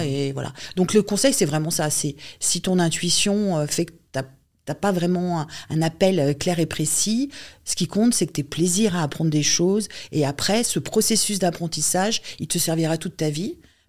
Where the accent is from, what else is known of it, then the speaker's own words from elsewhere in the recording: France; moved away; Je suis une Française qui vit loin de son pays depuis 27 ans.